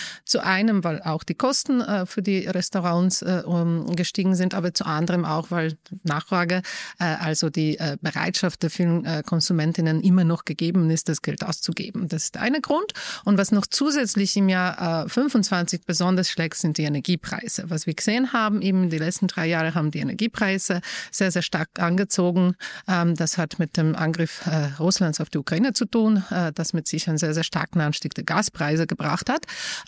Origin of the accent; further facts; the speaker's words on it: Poland; German is a second language; now in Vienna, Austria; Ich komme ursprünglich aus Polen, wohne aber schon inzwischen fast 20 Jahre in Wien.